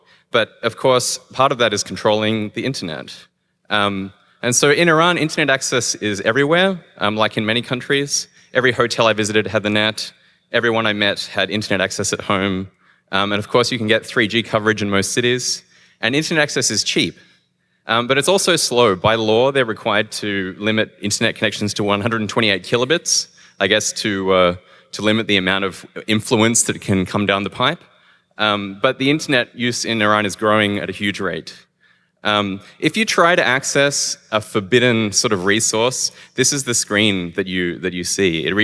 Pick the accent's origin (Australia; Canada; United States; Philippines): Australia; I'm from Australia. I came a long way to be at camp.